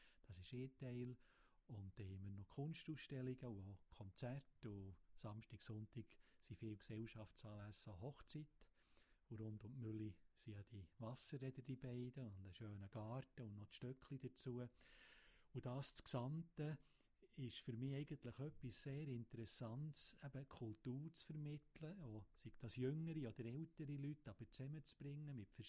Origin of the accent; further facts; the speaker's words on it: Bern, Switzerland; weil ich bin selber am Thunersee oben aufgewachsen.